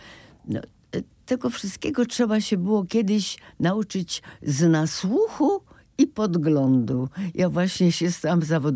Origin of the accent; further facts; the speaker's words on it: Kuyavian-Pomeranian Voivodeship, Poland; Ja się urodziłam na Pomorzu, to znaczy w Kujawsko-Pomorskim, ale to były za moich czasów tereny okupowane przez Niemców.